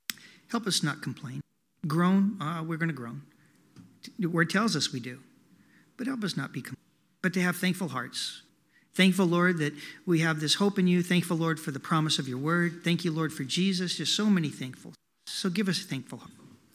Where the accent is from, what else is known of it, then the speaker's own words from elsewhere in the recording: Tulsa, Oklahoma, United States; I mean, I'm from Tulsa, so when we got to move back, it's like, yeah, we get to go back home.